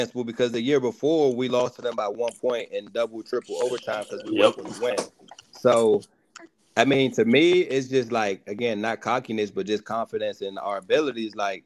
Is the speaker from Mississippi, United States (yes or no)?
no; Washington, District of Columbia, United States; I'm actually from D.C. Like, I mean, I just let people say, okay. But, like, I'm actually from D.C., like, and I always tell people, I ain't talking about Hollywood. I ain't from by the White House.